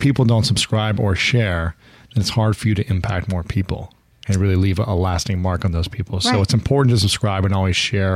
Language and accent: English; Ohio, United States; Yeah, I'm from Ohio and I was just very driven to achieve in sports.